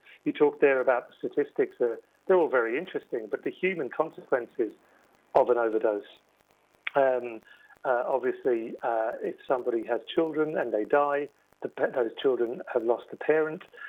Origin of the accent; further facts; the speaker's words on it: London, United Kingdom; now in Dublin, Ireland; I'm from London originally, Tony, and London Irish background, and I've lived and worked in Dublin for 16 years